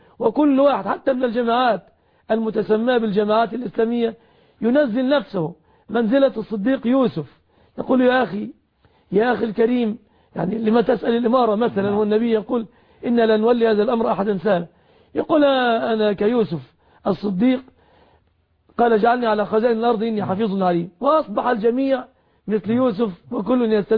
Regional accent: Egypt; سواء عندكم في العراق أو عندنا في مصر أو في أي بلد

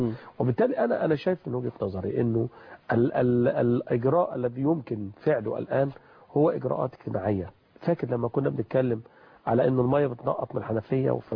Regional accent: Egypt; عندنا في مصر

